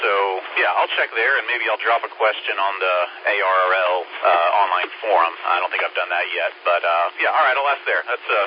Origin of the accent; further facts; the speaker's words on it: North Carolina, United States; I grew up in North Carolina, so I know that area a little bit.